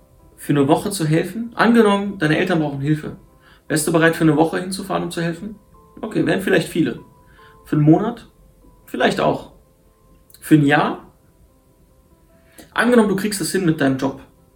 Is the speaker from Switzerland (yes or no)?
no; Syria; German is a second language; now in Germany; also ich komme aus Syrien